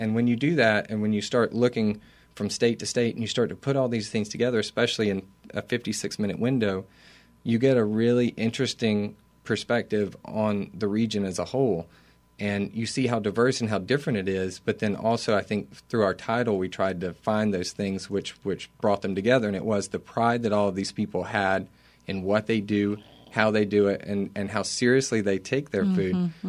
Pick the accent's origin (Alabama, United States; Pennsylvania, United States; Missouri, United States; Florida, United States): Alabama, United States; growing up in Northeast Alabama, I kind of figured that everybody South was like my South.